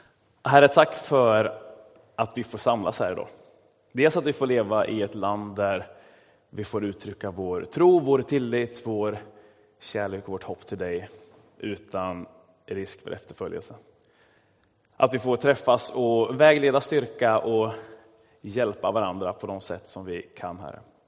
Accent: Östergötland, Sweden; accent: Östergötland dialect; eller att min östgötska liksom smiter igenom

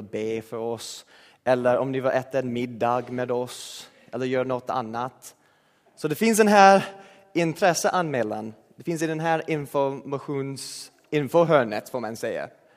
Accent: United States; Jag är en amerikan.

